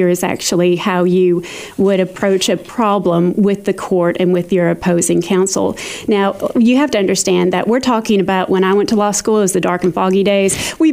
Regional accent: Arkansas, United States; moved away as an adult; Now, whenever I first moved here, again, I'm from Northwest Arkansas. Northwest Arkansas, at the time that I left in 2014, was about 500,000 people.

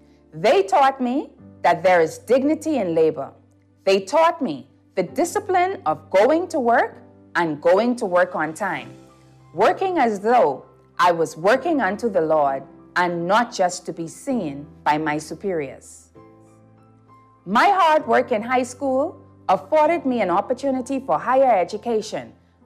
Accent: Nassau, New Providence, Bahamas; Bahamians, I knew this from my early years growing up in the Baines and Grantstown community, where I completed my preschool, primary, and secondary education

